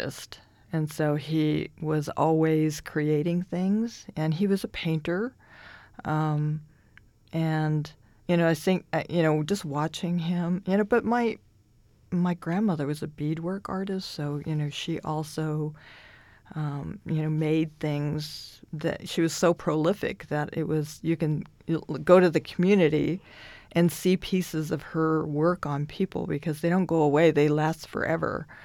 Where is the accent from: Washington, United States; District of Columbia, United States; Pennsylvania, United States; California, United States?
Washington, United States; Spokane; Nation, so I'm a Spokane human being, you know.